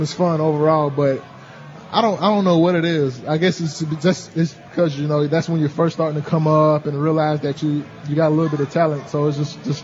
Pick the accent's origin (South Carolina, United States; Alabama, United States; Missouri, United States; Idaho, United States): South Carolina, United States; Bamberg; But it was a great time growing up in Bamberg, South Carolina.